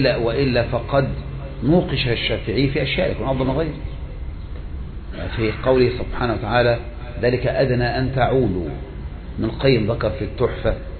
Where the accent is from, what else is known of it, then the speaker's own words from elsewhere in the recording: Egypt; يعني مثلا في دول الخليج هؤلاء أقرب منا كمصريين